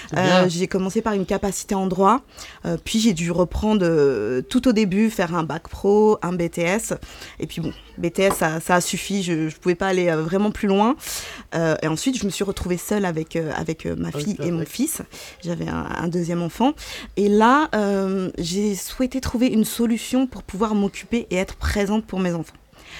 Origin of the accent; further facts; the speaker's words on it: Nantes, Pays de la Loire, France; now in Paris, France; Je suis originaire du Pays de la Loire, de Nantes. J'ai décidé de monter à Paris un peu sur un coup de tête.